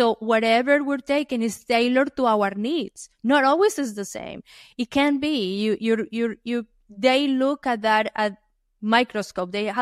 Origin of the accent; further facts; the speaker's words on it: Colombia; I grew up in Colombia.